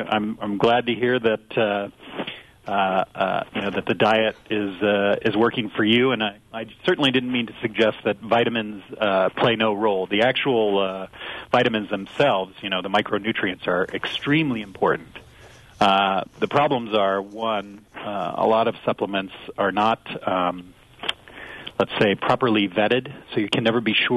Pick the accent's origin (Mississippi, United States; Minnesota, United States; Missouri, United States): Missouri, United States; St. Louis; Yes, and I remember, I'm from St. Louis